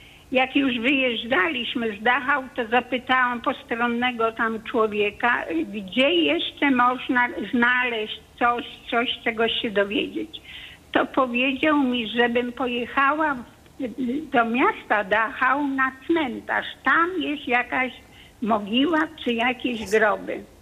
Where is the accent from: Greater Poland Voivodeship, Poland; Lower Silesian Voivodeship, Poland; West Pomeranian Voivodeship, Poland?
West Pomeranian Voivodeship, Poland; Szczecin; jestem ze Szczecina